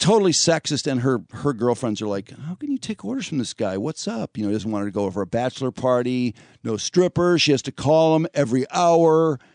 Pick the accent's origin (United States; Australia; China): United States; when they meet them in the foreign country, and I was like, yeah, I'm from America.